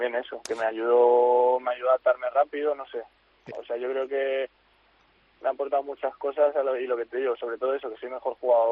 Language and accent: Spanish; Balearic Islands, Spain; y con la ilusión de que puede ser importante para el Mallorca, y encima le sumas que es el equipo de mi tierra, pues aún más ganas si cabe.